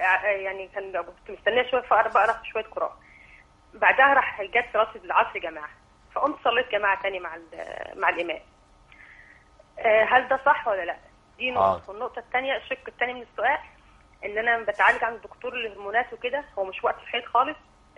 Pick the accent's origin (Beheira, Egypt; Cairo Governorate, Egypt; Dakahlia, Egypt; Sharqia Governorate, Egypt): Beheira, Egypt; أنا من البحيرة، كنت مسافرة القاهرة